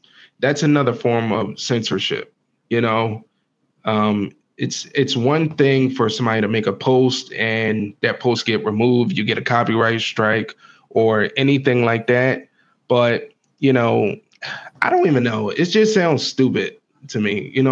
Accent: United States; So I can imagine if me as an American feels that way

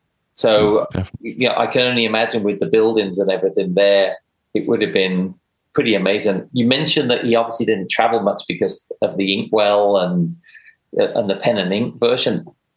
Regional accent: Coventry, West Midlands, United Kingdom; So I grew up in England in a place called Coventry, which is probably about 60 miles from Oxford.

